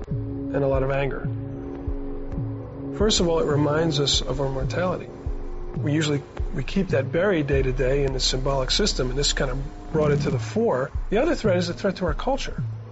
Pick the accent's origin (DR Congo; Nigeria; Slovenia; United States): United States; New York; I'm a New Yorker. I'm from New York.